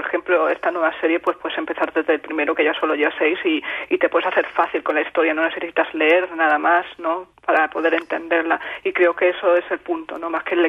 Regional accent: Spain; somos profesionales, no somos hijas de inmigrantes, pero somos españolas y españoles, y yo me siento española más que de cualquier otra parte.

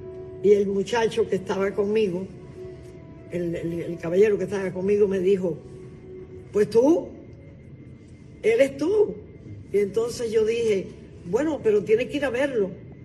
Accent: Cuba; moved away; also born or lived in Madrid; Yo estaba viviendo en Madrid. Yo salí de Cuba para Madrid. Y estaba viviendo en Madrid.

